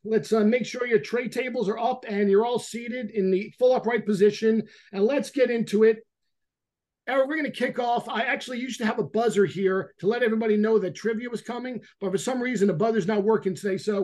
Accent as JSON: {"language": "English", "town": "Twin Rivers", "region": "New Jersey", "country": "United States", "tie": "born or raised there", "said": "We grew up together in Twin Rivers, New Jersey, and he's still one of my favorite humans alive."}